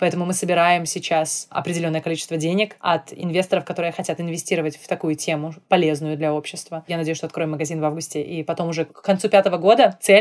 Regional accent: Belarus; moved away as an adult; now in United States; я приехала из Беларуси, откуда я бежала от этих политических страшных всяких несправедливостей, приехала в Америку

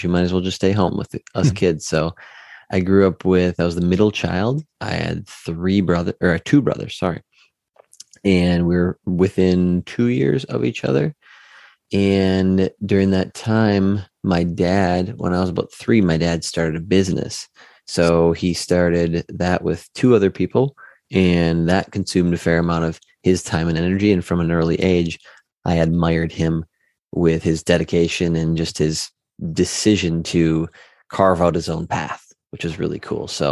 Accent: Wisconsin, United States; I grew up near Green Bay, Wisconsin, which isn't too far from where I currently live.

